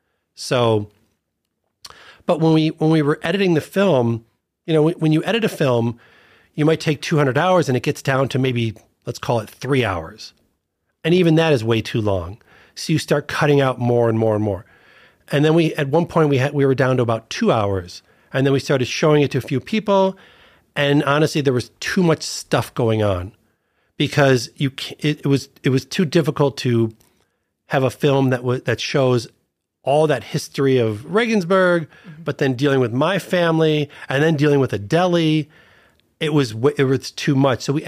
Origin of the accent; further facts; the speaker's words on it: Chicago, Illinois, United States; we also went back to where I grew up in the Chicago area, and I actually went back to the synagogue where I had my bar mitzvah